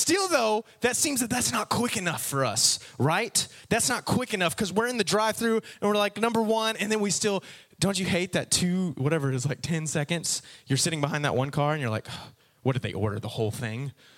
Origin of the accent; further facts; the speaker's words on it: United States; But our time as Americans, we be like, we even have like at McDonald's.